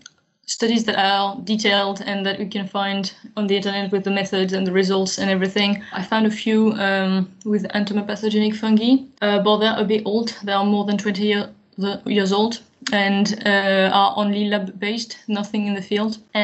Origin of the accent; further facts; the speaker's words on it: France; I come from France, where I did a bachelor degree in biology.